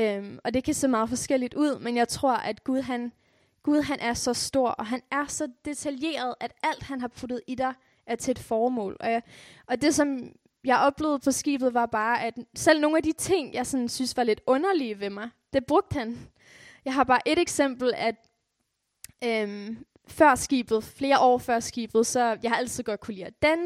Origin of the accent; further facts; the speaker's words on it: Faroe Islands; jeg er færing dansker